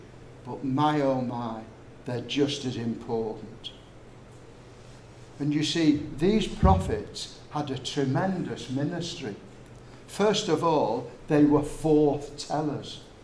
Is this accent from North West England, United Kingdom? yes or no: yes; Latchford, North West England, United Kingdom; And in the little Gospel Hall chapel where I grew up in Latchford